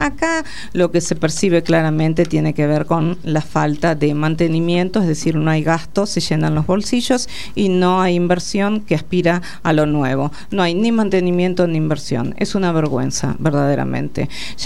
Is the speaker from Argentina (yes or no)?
yes; La Plata, Buenos Aires Province, Argentina; Soy de La Plata, La Plata. Allá vamos, La Plata. Soy del 1-9 del 71.